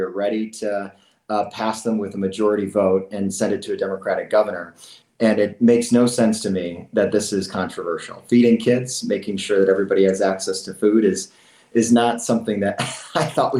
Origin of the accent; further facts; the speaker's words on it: Racine, Wisconsin, United States; also born or lived in Russia; I was born halfway across the world and picked out of an orphanage from Russia at the age of two, and raised in the heart of the city of Racine, product of my public schools, product of my neighborhood.